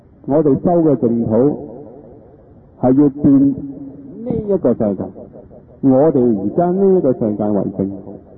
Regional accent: Hong Kong; 是我们香港人的福

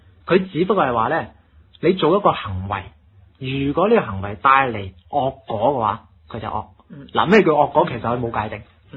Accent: China; 因為我哋中國人話真係嘛，你小心收尾嗰幾年啊。

